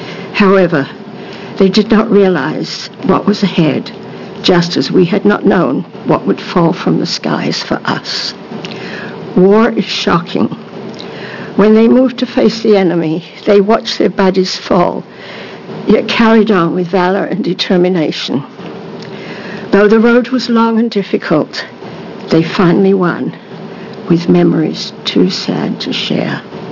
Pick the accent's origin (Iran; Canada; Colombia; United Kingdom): United Kingdom; London; moved away as an adult; now in Keizer, United States; I have been a resident of Keizer since 1948. I grew up on the outskirts of London in the 1940s